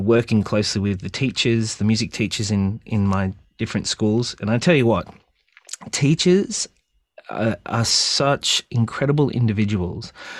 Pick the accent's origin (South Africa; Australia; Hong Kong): Australia; now in United States; living overseas and living in America for so long, because I grew up in Australia, released my first music here and then went overseas.